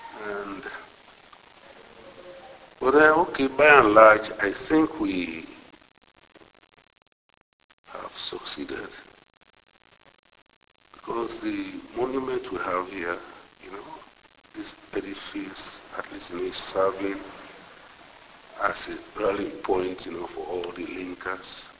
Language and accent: English; Sierra Leone; I said, I'm from Sierra Leone.